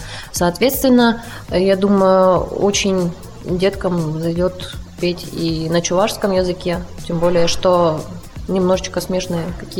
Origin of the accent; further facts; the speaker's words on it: Donetsk Oblast, Ukraine; Мы приехали из Донецкой Народной Республики.